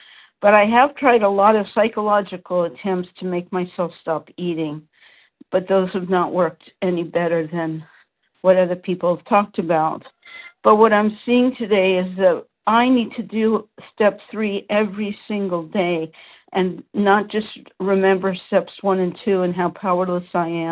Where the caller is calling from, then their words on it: Petaluma, California, United States; from Petaluma, California